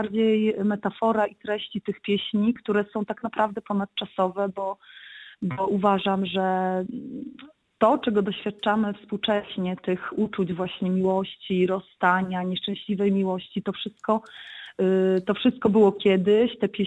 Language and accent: Polish; Sejny, Podlaskie Voivodeship, Poland; Obydwie pochodzimy z Sejm, więc jest bliska mi po prostu ta ziemia sejneńska